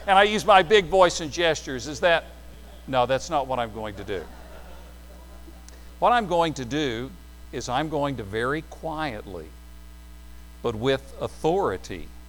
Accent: Tennessee, United States; I grew up in East Tennessee, and there were a lot of mountain preachers there that didn't have a lot of good content.

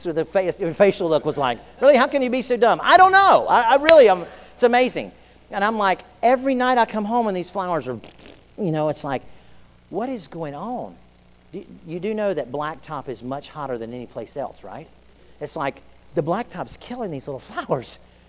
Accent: Florida, United States; I grew up in South Florida.

